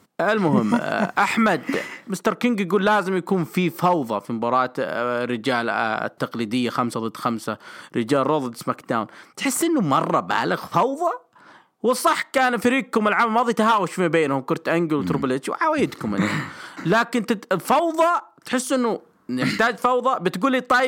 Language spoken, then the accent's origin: Arabic; Riyadh, Riyadh Province, Saudi Arabia; هذا عندنا في الرياض